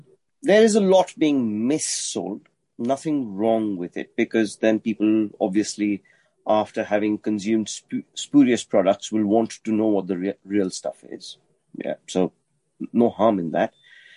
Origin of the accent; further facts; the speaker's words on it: India; Growing up in India, 70s and 80s, India was a closed country, so you couldn't import things in.